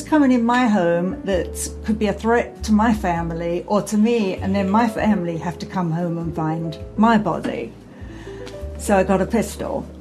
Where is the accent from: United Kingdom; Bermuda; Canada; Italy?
United Kingdom; As a Brit.